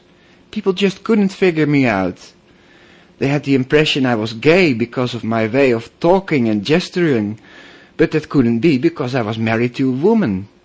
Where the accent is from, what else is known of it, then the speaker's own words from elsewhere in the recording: Netherlands; from the Netherlands.